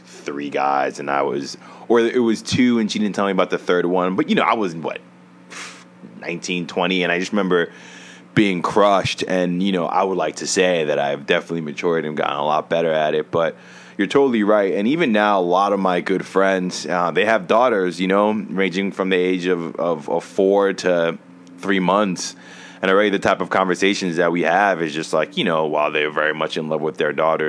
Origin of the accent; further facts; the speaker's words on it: New York, United States; But I would like to think that being from New York, I'm from New York and a lot of my friends are from New York